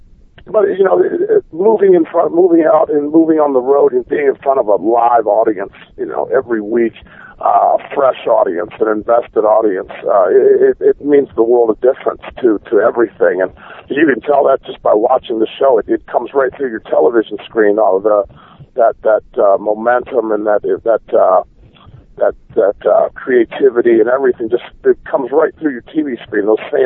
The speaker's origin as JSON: {"language": "English", "town": "Chicago", "region": "Illinois", "country": "United States", "tie": "born or raised there", "said": "the first live television outside of Orlando was in Chicago, Illinois, my hometown."}